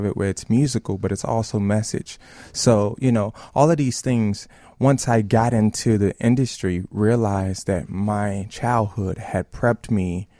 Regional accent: Chicago, Illinois, United States; born there; I was born in Bronzeville, and right there at Mercy Hospital, which is the gateway to jazz heaven.

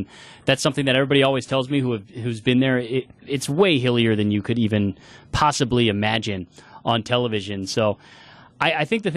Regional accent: Philadelphia, Pennsylvania, United States; I would also go to my roots. I'm from Philadelphia.

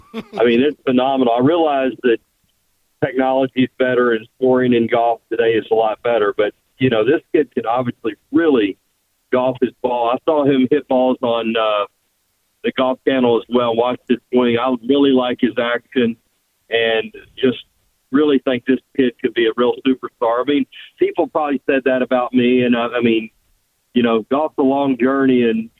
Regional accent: Kentucky, United States; I'm from Kentucky and I grew up betting horses and I don't like betting favorites.

